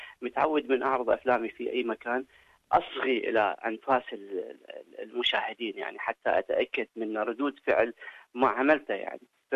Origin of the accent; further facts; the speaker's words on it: Samawah, Iraq; السماوة مدينة آمنة في جنوب العراق، هي مدينتي يعني مسقط رأسي التي أنا أرتبط بها بحب شديد جدا.